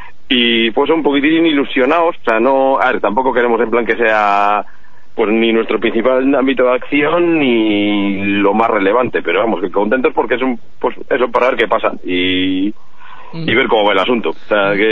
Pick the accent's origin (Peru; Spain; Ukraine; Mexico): Spain; San Ignacio, Basque Country; porque claro, yo soy de San Ignacio